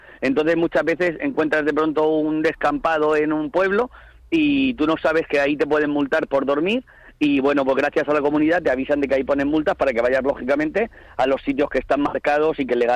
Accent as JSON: {"language": "Spanish", "region": "Region of Murcia", "country": "Spain", "moved": "as an adult", "lives_now": "Pantín, Spain", "said": "Sí, yo soy de Murcia, pero me vine a Galicia hace 3 años con mi mujer"}